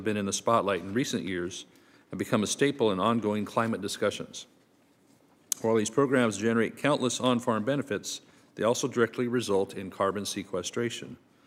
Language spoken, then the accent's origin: English; California, United States; especially significant fires in my home state of California.